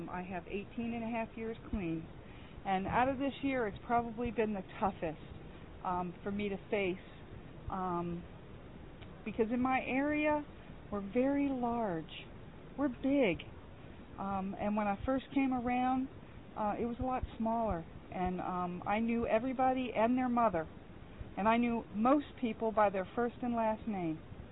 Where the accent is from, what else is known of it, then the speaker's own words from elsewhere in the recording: Maple, Ontario, Canada; I'm originally from Toronto. I grew up in a little town. It was actually a village outside of Toronto called Maple.